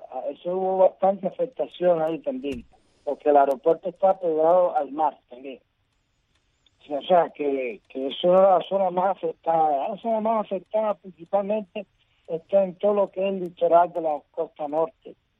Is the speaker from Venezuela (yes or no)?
no; Cuba; eso somos los cubanos, así somos